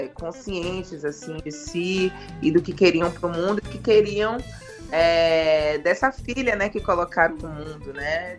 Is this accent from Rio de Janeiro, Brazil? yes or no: no; Salvador, Bahia, Brazil; born there; eu tive muita sorte, primeiro de ter nascido onde nasci, né, em Salvador, onde 80% da população é negra